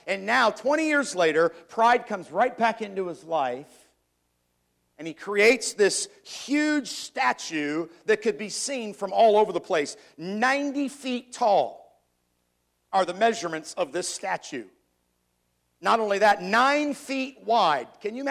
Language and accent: English; United States; born there; But I was not born in Canada. I was born in the U.S. And so by birth, I'm an American, okay?